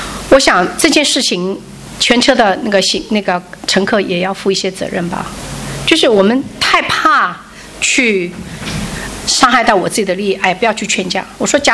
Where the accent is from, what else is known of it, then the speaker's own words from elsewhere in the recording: China; 还有一个跟我们中国人有关系的